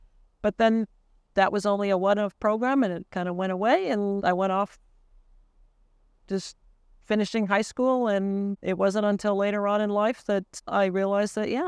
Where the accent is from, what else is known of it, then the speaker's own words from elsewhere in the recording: Minnesota, United States; I grew up in Minnesota, and not in a big space town.